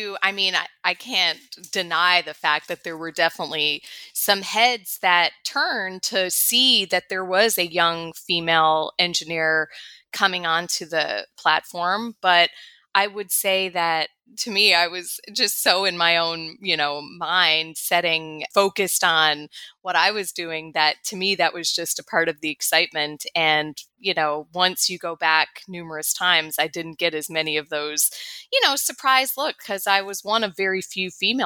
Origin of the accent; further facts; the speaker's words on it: St. John's, Newfoundland and Labrador, Canada; So I am from St. John's, Newfoundland, Canada, which is East Coast Canada.